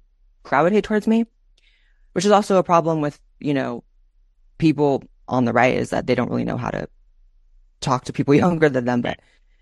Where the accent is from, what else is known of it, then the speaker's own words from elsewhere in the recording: United States; Growing up in the American education system, I remember being extremely young